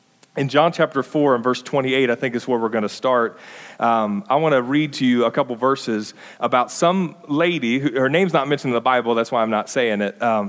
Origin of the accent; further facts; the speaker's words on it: Ohio, United States; So like I said, we're from Ohio, and so if you have any questions or anything, get them to us now.